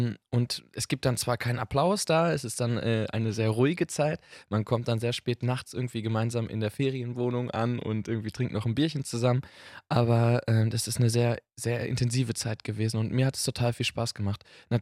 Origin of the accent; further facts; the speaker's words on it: North Rhine-Westphalia, Germany; dieses Glück auf ist eben ein großes Heiligtum aus meiner Heimat NRW und aus dem Bergbau